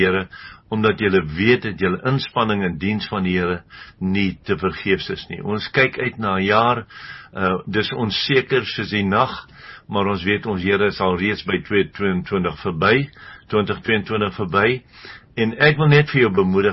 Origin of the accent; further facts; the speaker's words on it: Mossel Bay, Western Cape, South Africa; van Mosselbaai.